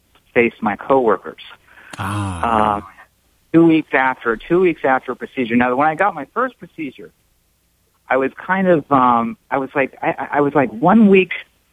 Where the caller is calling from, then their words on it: New York, United States; I'm from New York. How's it going?